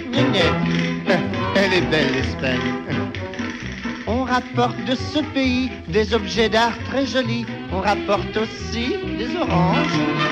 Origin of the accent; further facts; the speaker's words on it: France; je suis français, moi, je suis français.